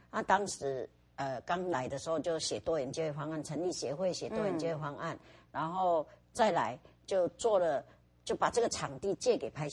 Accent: Fengyuan, Taichung, Taiwan; now in Miaoli, Taiwan; 我是来自这个丰原的，

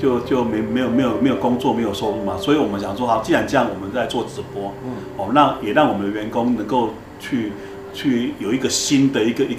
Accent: Yunlin County, Taiwan; 因为我是土生土长的云林县在地的子弟啦，所以我们小时候唯一的一个休闲娱就是休闲乐趣的一个地方就是逛夜市。

